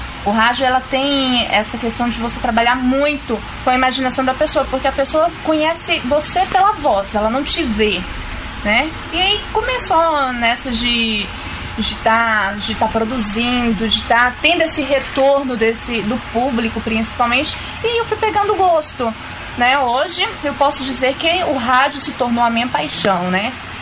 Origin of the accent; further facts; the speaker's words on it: Palmas de Monte Alto, Bahia, Brazil; now in Presidente Prudente, Brazil; eu venho de uma cidade chamada Palmas de Monte Alto, interior da Bahia, divisa ali com Minas.